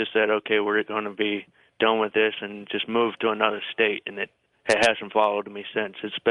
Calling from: Oshkosh, Wisconsin, United States; I'm calling from Oshkosh, Wisconsin.

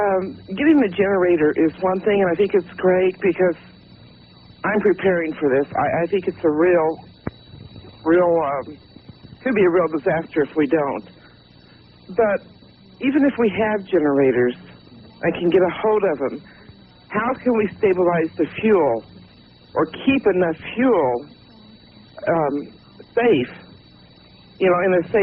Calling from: Kansas City, Missouri, United States; Hi, this is … I'm calling from Kansas City.

